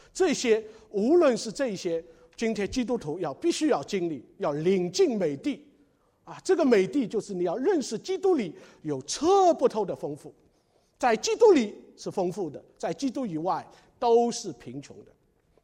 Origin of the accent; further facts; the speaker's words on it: China; 我们中国人在新年啊，现在这个微洽都有送礼包，对不对啊？